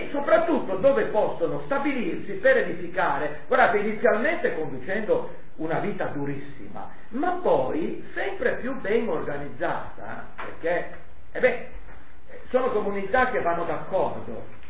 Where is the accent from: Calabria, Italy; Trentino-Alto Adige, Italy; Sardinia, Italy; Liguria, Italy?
Liguria, Italy; Qui mi viene la nostalgia del mio passato alpinistico da buon ligure